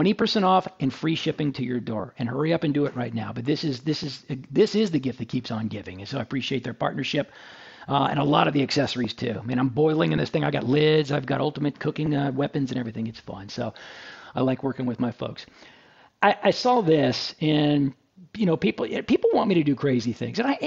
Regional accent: Dallas, Texas, United States; All right, I'm from Dallas. I grew up watching.

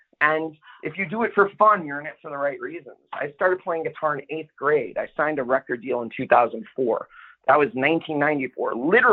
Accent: Lido Beach, New York, United States; I'm from Lido Beach, Long Island, which you might have known.

